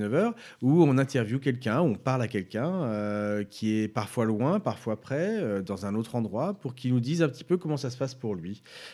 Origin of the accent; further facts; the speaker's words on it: northern France, France; Alors, moi, je viens du nord de la France